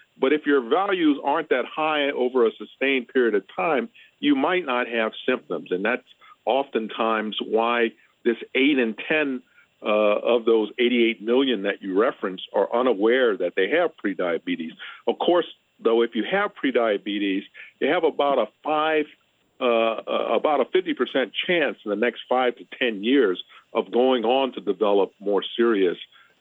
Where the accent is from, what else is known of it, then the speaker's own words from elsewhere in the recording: Louisiana, United States; And I have to tell you, I'm from Louisiana, and so the number that I'm about to cite of 38.1% of people in Louisiana being considered being obese